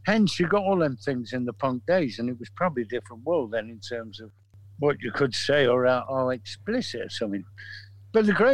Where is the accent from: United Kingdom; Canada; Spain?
United Kingdom; Manchester, North West England